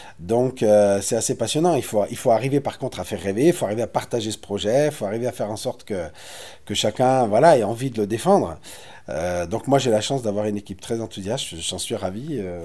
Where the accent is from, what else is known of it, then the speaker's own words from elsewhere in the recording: Saint-Étienne, Auvergne-Rhône-Alpes, France; moi, je suis né à Saint-Étienne et que ma culture, elle est vraiment stéphanoise. Voilà, j'ai vécu dans un quartier très animé de la banlieue de Saint-Étienne. C'est à la fois ça, mes origines. Et l'origine de mes parents qui sont des immigrés algériens.